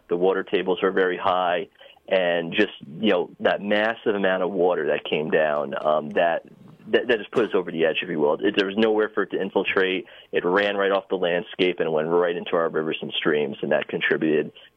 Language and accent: English; Grahamsville, New York, United States; So I'm from Grahamsville, New York, so that's in northern Sullivan County in the town of Neversink